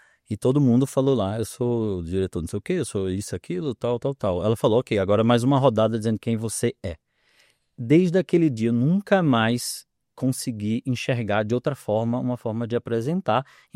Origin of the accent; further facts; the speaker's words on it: Recife, Pernambuco, Brazil; also born or lived in Pará; Eu sou um recifense, dá para notar pelo sotaque, mas também é um sotaque meio maluco, porque eu, apesar de ser recifense, eu gosto de dizer que eu tenho um coração paraense, porque eu morei 8 anos lá.